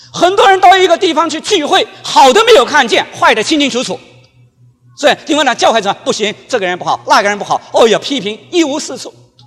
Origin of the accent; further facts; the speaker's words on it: China; now in Philippines; 当我从大陆出来的时候，因为没有多久清楚神要我到菲律宾去